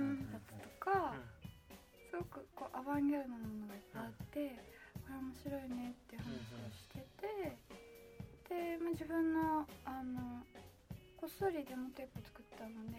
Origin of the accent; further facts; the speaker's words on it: Osaka, Japan; also born or lived in Hyogo; 出身は大阪なんですけど、いろいろ転々と引っ越しをしてて、うんうんうん、今の実家が兵庫県の大阪寄りの方